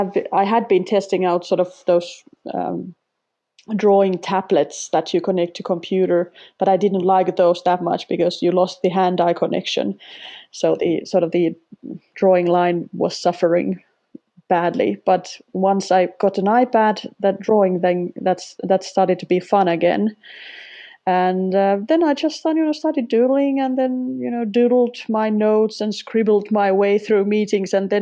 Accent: Finland; first language Finnish; English is a second language; Finnish for our foreign students in the end of my teaching career. Kind of had the other perspective to my native tongue as well.

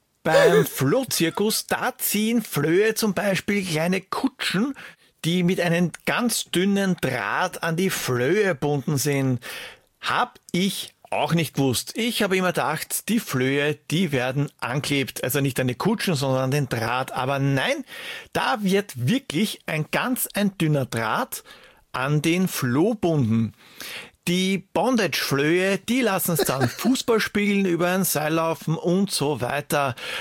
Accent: Austria; als Österreicher kann ich mich ganz, ganz schön von der ganzen Sache distanzieren

